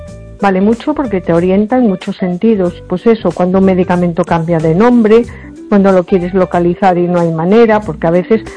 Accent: A Coruña, Galicia, Spain; de Coruña.

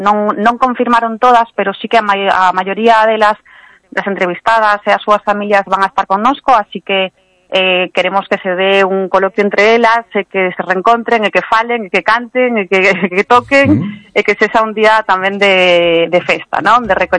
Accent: Malpica, Galicia, Spain; eu agora mesmo son veciña tamén de Costeito, pero eu son da Costa da Morte, realmente nacín ali, nacín en Malpica.

